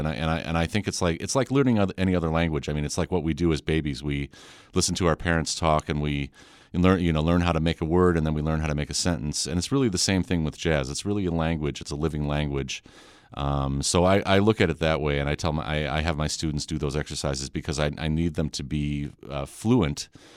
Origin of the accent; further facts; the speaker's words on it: Connecticut, United States; also born or lived in Racine, Wisconsin; It was probably when my family moved from Wisconsin to Connecticut. I was born in Racine, Wisconsin